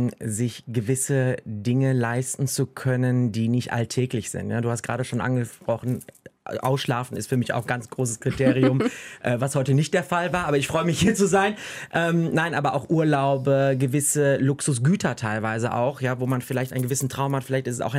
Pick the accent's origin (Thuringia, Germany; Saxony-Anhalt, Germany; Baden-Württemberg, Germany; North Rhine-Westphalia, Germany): North Rhine-Westphalia, Germany; weil ich komme aus dem Rheinland, aus dem Ruhrgebiet, da war das so üblich.